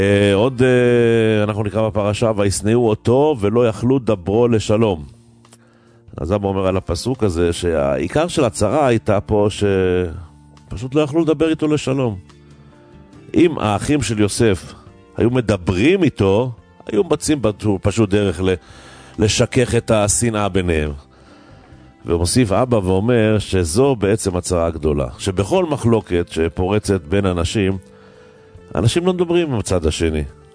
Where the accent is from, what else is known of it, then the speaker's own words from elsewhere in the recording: Bnei Brak, Tel Aviv District, Israel; אני את שנות ילדותי הצעירים גדלתי בבני ברק